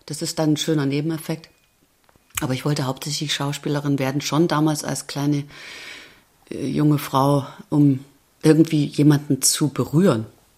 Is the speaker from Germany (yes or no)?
yes; Chemnitz, Saxony, Germany; born there; ich bin 1970 geboren in Karl-Marx-Stadt. Das ist heute Chemnitz. Das war letztes Jahr Kulturhauptstadt. Das ist so ein bisschen die unbekannte Stadt zwischen Leipzig und Dresden und die Stadt mit dem, ich würde mal sagen, krassesten sächsischen Dialekt.